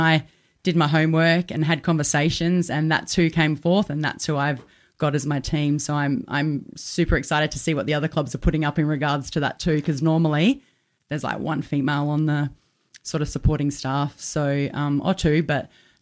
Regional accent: Adelaide, South Australia, Australia; No, I was born and bred into a footy family.

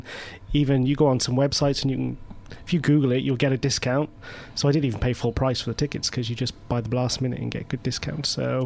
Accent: Wales, United Kingdom; also born or lived in London; now in New York, United States; When I moved from Wales to London, I found that very hard to sort of break out and just build that social network.

